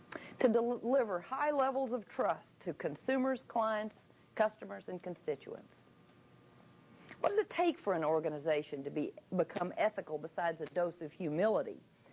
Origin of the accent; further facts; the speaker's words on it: Oklahoma, United States; We're from the Southwest. We're seventh generation Oklahoma Choctaw Indian.